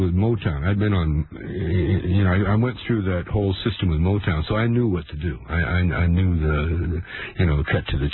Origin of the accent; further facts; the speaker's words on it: Canada; No. I'm Canadian.